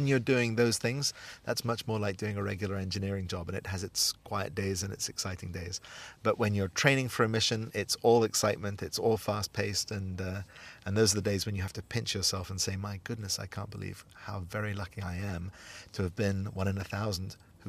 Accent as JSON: {"language": "English", "country": "United Kingdom", "tie": "born there", "said": "They awarded me a pin for being a British-born astronaut."}